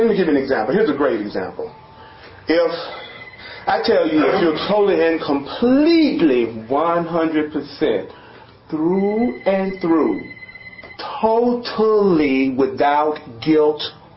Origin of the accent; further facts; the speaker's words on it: Memphis, Tennessee, United States; I'm from Memphis, the home of the barbecue.